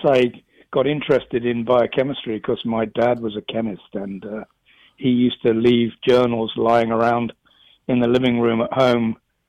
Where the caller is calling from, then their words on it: Nahant, Massachusetts, United States; Well, I'm actually sitting in Nahant, Massachusetts, about 8 miles as the crow flies from Logan Airport.